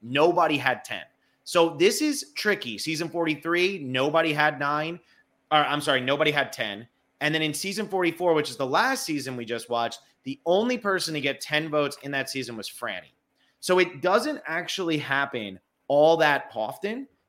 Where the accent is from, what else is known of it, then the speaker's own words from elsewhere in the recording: New Jersey, United States; That's funny because growing up in New Jersey, if I went to, like, my parents wanted me to go to UPenn